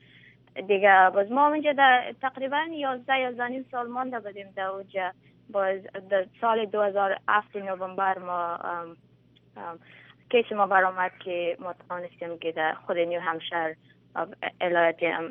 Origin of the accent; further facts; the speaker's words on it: Afghanistan; میگه تو افغانستان هستی، ما میگم بله ما از افغانستان هستم و ما پراود هستم که ما خودم افغان هستم.